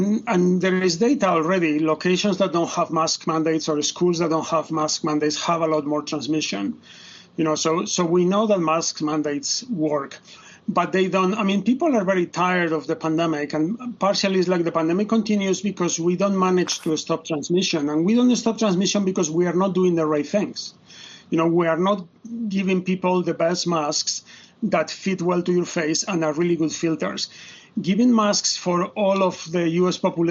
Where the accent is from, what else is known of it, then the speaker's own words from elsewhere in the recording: Spain; I'm originally from Spain